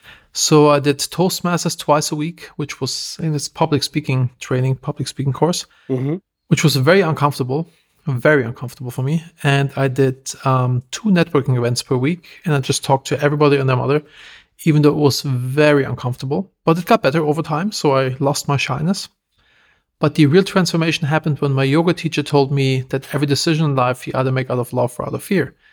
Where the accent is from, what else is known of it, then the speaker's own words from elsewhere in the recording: Germany; So I'm originally from Germany, and I grew up really, really unconventional.